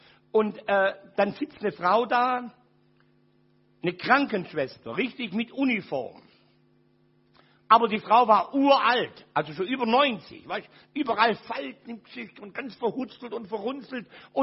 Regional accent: Ulm, Baden-Württemberg, Germany; born there; Ihr Lieben, ich bin geboren in Ulm.

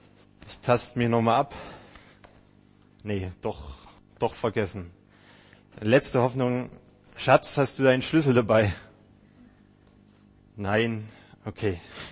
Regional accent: Lengenfeld, Saxony, Germany; ich komme gar nicht weit von hier weg, also wir sind nicht mal eine Stunde gefahren. Genau, ich komme aus Lengenfeld, das ist im Vogtland

